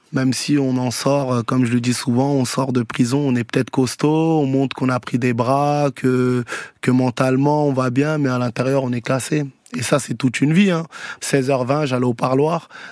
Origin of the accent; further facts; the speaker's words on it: Garges-lès-Gonesse, Île-de-France, France; C'était dans ma ville où j'ai grandi, à Garges-lès-Gonesse.